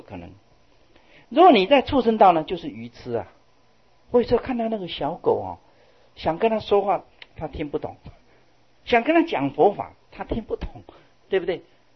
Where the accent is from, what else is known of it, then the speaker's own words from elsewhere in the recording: China; born there; 我们尤其我们生在中国